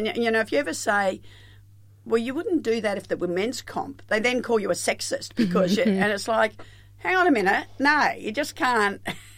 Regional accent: Melbourne, Victoria, Australia; I grew up in Melbourne, and when I was around 12, we shifted suburbs.

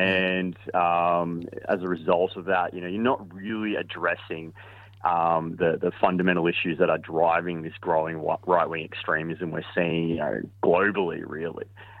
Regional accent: United States; now in Australia; You know, my own heritage, I'm from the United States.

